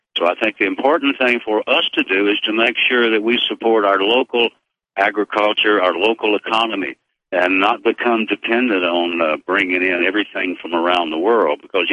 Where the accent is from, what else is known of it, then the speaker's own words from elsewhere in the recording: Abbott, Texas, United States; In Abbott, Texas, we had our own chickens, and so we had eggs, and we grew our own beef, and we had hogs out there that we grew, and we had a garden.